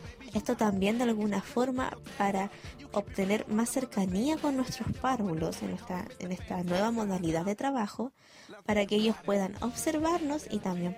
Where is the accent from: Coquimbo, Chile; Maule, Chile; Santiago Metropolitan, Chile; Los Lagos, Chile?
Coquimbo, Chile; La Serena; En estos momentos me encuentro en La Serena, que es mi ciudad natal